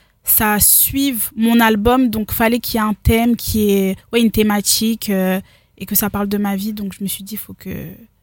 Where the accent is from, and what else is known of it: Reims, Grand Est, France; born or raised there